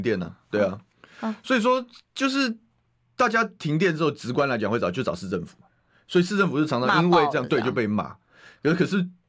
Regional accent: Taoyuan, Taiwan; 我桃园人不是没有贡献、欸、不是没有承担、欸、我们是牺牲我们的环境在支撑台湾的产业，

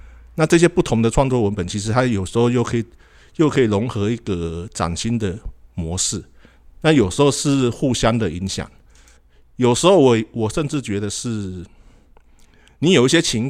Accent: Hsinchu, Hsinchu County, Taiwan; 我爸是空军基地修那个战斗机的维修，就直接军人了，我就在新竹出生长大，读书一直在外面了，那是2021年的时候才回来

